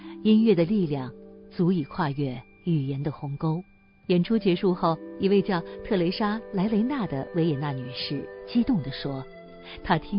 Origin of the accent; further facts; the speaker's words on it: Wuxi, Jiangsu, China; now in Vienna, Austria; 坐在观众席里的我，一个土生土长的无锡人，眼眶不禁湿润。